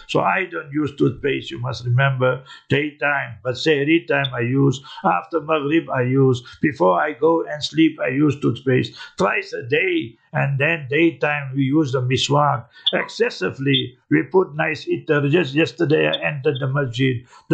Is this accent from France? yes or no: no; India; I said, gee, I came from India.